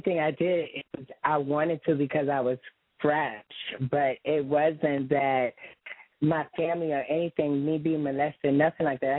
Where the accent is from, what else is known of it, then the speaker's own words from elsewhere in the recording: Harlem, New York, United States; also born or lived in Bronx; Well, I was born and raised in Harlem. Then I moved to the Bronx.